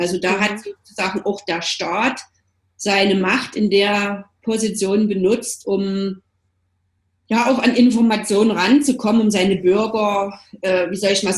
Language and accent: German; Germany; ich bin ja in der DDR groß geworden